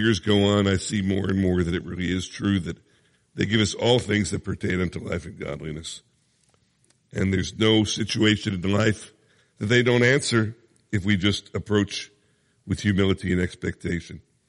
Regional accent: Philadelphia, Pennsylvania, United States; I know a few of you sent in prayer requests, but I'm from Philly, so we're not going to pray for that.

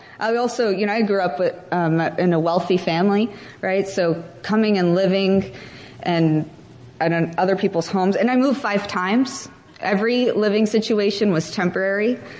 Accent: Houston, Texas, United States; And I'm not from Ohio, I'm from Houston. And so I moved to Ohio to go to college

